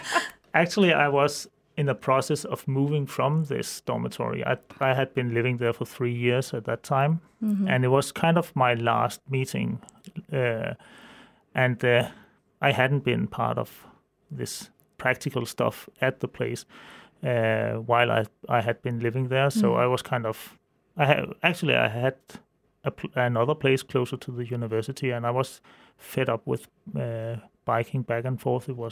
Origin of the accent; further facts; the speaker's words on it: Zealand, Denmark; I come from Denmark, from the southern part of Zealand, where I grew up.